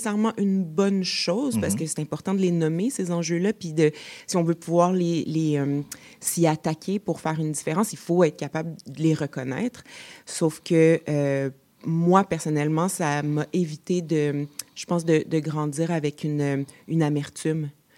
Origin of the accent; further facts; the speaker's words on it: Rouyn-Noranda, Quebec, Canada; also born or lived in Montreal; Je suis née à Montréal. Par contre, j'aime dire que je viens de Rouyn-Noranda.